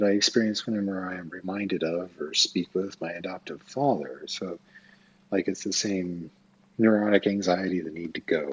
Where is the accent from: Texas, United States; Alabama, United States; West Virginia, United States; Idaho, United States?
Idaho, United States; Twin Falls; born there; I was born in Twin Falls, Idaho, in Magic Valley, at the Magic Valley Regional Medical Center, on April 15th, 1974